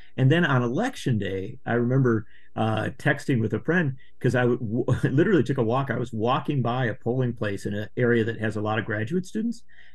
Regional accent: Wisconsin, United States; In Western Wisconsin, in my home state, there's a district on the Mississippi River

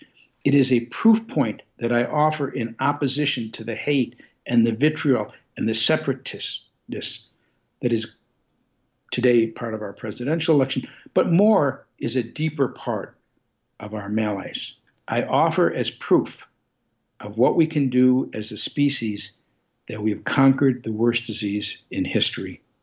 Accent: Detroit, Michigan, United States; I come from Detroit.

